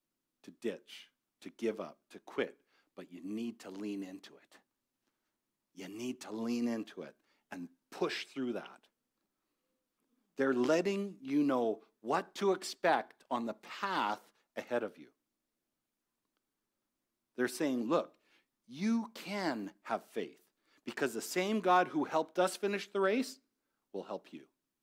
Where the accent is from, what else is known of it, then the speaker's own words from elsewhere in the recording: Devon, Alberta, Canada; being Canadian, growing up in Devon with a ski hill in the river valley